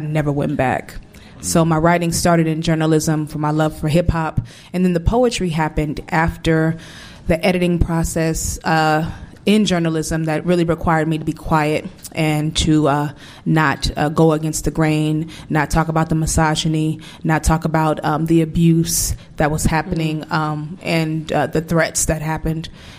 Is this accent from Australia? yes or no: no; California, United States; now in Brooklyn, United States; I am from California, and I moved to Brooklyn 20 years ago.